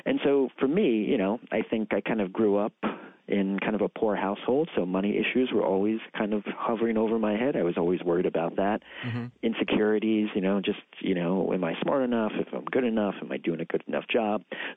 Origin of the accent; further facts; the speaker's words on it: Long Island, New York, United States; I grew up on Long Island, went to Catholic school for 12 years